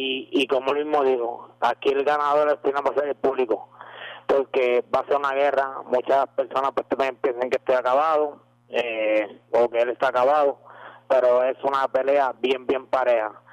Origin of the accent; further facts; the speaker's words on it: Juncos, Puerto Rico; que vayan a todo mi pueblo de Junco, al pueblo de Cagua, de Burao, de Puerto Rico entero